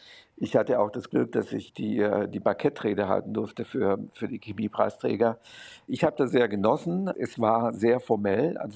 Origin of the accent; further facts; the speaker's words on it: Romania; first language German dialect; Und der war etwa, ich würde mal sagen, 7000 Einwohner groß. Und da bin ich aufgewachsen. Und bis zur zweiten Klasse habe ich auch kein Rumänisch gesprochen. Ich habe dann das Rumänische in der Schule gelernt.